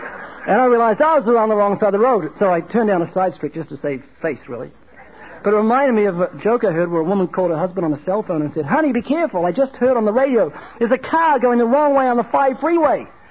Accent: New Zealand; I'm not Australian. I'm from New Zealand, and they've got a lot of cockroaches.

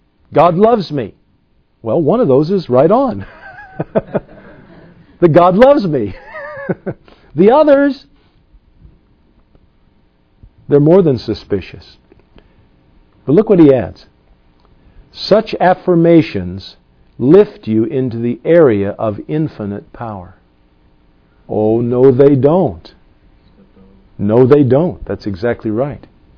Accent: Indianapolis, Indiana, United States; Indianapolis, Indiana, my hometown.

